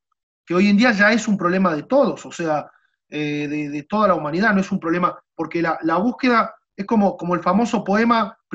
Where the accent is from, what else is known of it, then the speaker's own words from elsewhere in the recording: Argentina; No asumimos como grupo argentino como que el ataque fue a nosotros